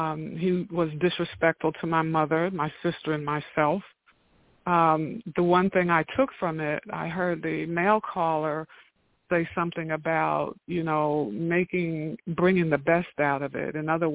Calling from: Atlanta, Georgia, United States; Good morning. … I'm calling from Atlanta.

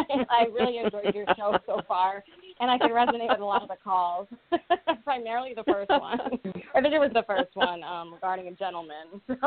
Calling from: Rhode Island, United States; I'm calling in from Rhode Island.

